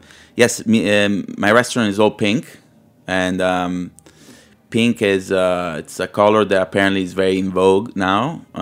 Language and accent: English; Liguria, Italy; now in New York, United States; And also growing up in the Ligurian region, going in the summertime, you see a lot of pastel colors and pink. And you see like pink buildings all over the place.